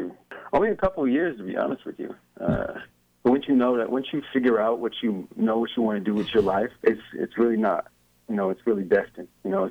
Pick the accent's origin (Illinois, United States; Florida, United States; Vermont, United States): Illinois, United States; Chicago; now in Los Angeles, United States; I'm from Chicago, Illinois.